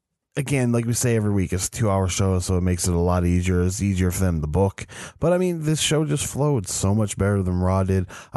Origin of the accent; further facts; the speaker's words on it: Canada; I'm from Canada.